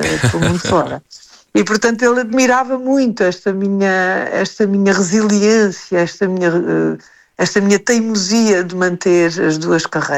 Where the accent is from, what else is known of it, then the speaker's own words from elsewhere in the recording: Azores, Portugal; uma declaração de amor, mais uma, à minha terra, aos Açores